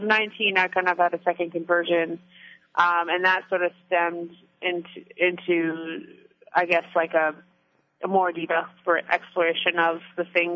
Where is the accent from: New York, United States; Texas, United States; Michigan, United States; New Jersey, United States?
New Jersey, United States; Because growing up in New Jersey, I honestly didn't know a lot of Catholics that went to Mass.